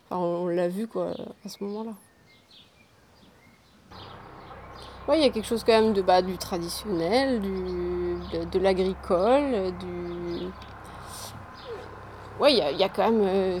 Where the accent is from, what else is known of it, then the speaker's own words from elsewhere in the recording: Meillac, Brittany, France; also born or lived in Combourg; J'ai 34 ans et je suis née à Meillac, il y a donc 34 ans. Et donc, j'étais à l'école de Meillac, j'étais au collège à Combourg, au lycée à Combourg, après j'ai fait mes études à Rennes. Je suis partie un petit peu en Espagne, je suis revenue à Rennes et là je suis revenue à Meillac depuis 4 ans.